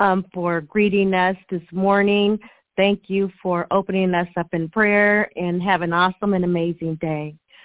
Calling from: California, United States; I am greeting you from Southern California

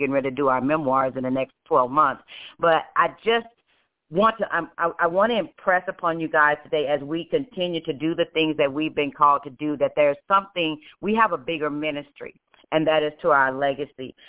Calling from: Humble, Texas, United States; I'm calling in from Humble, Texas. That's about 5 miles north of the International George Bush International Airport out of Houston, Texas.

